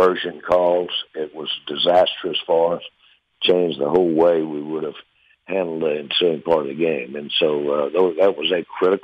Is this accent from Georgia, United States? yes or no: no; Arkansas, United States; And we had a great state fair in where I grew up in Central Arkansas.